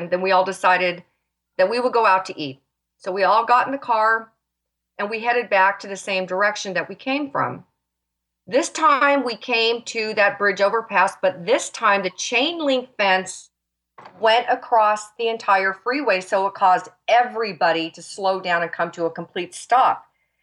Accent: United States; now in New Zealand; as an American, we're used to our freedom.

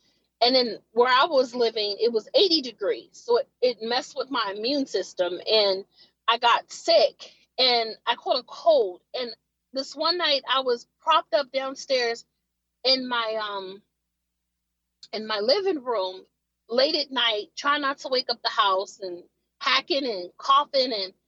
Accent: United States; I've traveled 2/3 of this country. I'm not afraid to travel or anything, but, you know, I'm an American.

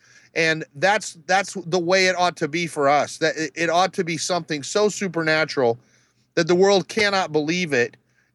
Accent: Mexico; now in United States; I grew up in Mexico.

